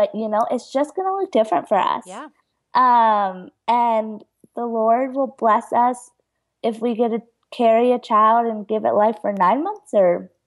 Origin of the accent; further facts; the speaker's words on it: Nebraska, United States; we just moved back to Nebraska, which is my home state. We used to live in North Carolina.